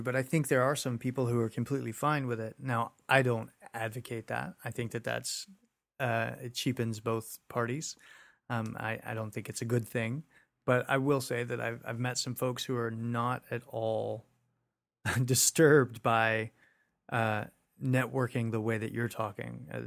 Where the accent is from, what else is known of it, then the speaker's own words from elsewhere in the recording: Georgia, United States; But again, I'm from Georgia originally.